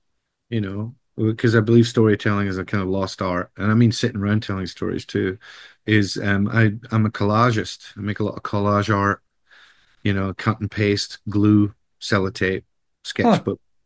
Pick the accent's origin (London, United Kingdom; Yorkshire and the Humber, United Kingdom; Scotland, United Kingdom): Scotland, United Kingdom; I grew up in Scotland, so I love sweets and candy, but I can't eat them anymore.